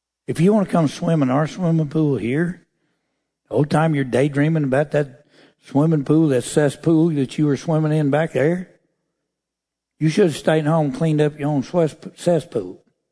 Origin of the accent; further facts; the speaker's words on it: United States; I'm not racist. I'm an American. And I have a birthright.